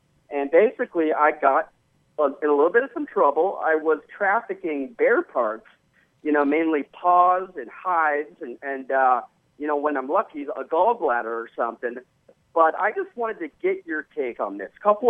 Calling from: Shanghai, China; I'm calling from Shanghai.

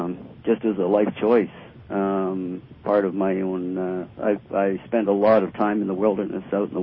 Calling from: Ontario, Canada; I'm calling from Northern Ontario.

